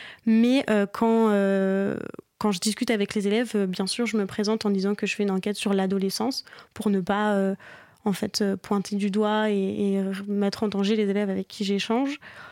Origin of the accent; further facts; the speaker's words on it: Bourgogne-Franche-Comté, France; Moi, à la base, je viens donc de Bourgogne